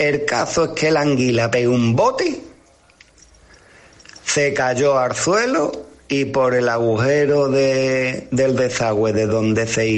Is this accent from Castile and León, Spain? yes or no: no; Utrera, Andalusia, Spain; bicicleta, y vuelta pa' Utrera, los 8 y pico de kilómetros que había de vuelta pa' Utrera. Cuando llego a mi pueblo, en la entrada de mi pueblo